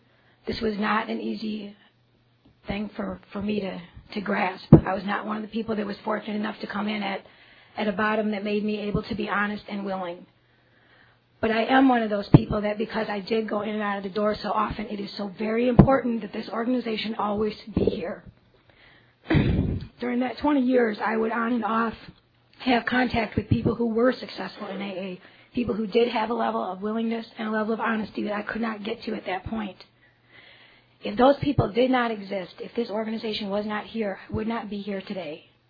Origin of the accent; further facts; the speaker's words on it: Georgia, United States; I come from Georgia. My home group is the Milledgeville group.